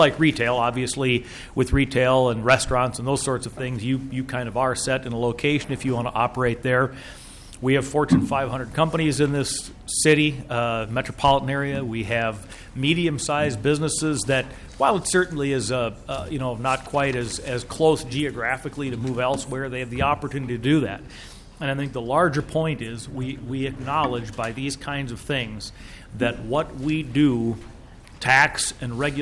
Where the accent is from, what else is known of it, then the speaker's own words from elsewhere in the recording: East Grand Forks, Minnesota, United States; I grew up in East Grand Forks. I graduated from high school in East Grand Forks.